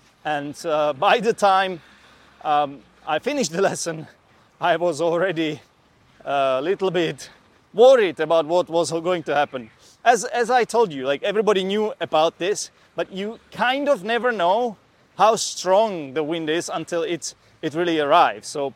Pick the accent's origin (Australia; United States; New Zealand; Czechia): Czechia; will be me describing to you the experience of someone who comes from Central Europe. I'm from the Czech Republic